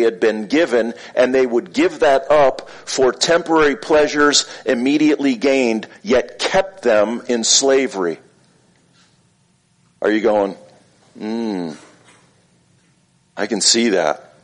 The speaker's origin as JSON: {"language": "English", "region": "Florida", "country": "United States", "tie": "born or raised there", "also_born_or_lived": "New York", "said": "Remember when I was a kid, we moved from New York to Florida."}